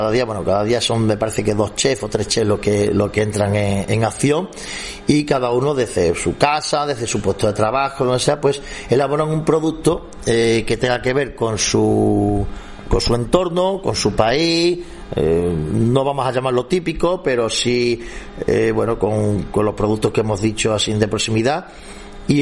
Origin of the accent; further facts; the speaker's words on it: Extremadura, Spain; yo he querido dar valor no solo a mi tierra, a Extremadura, sino también a España